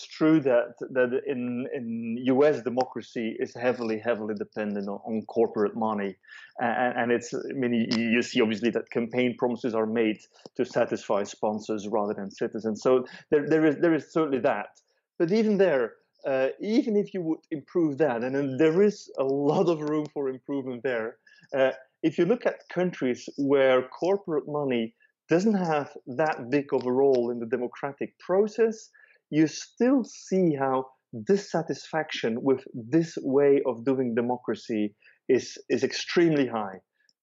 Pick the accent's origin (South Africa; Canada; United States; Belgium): Belgium; In my country, I am from Belgium